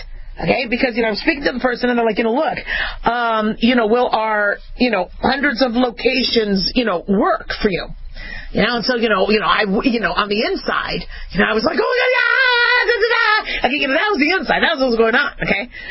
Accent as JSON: {"language": "English", "town": "Phoenix", "region": "Arizona", "country": "United States", "tie": "born or raised there", "also_born_or_lived": "Los Angeles", "said": "You know, and then I, you know, was born in L.A., and I'm in L.A. all the time, so I know L.A. I grew up also in Phoenix, so I know Phoenix really well."}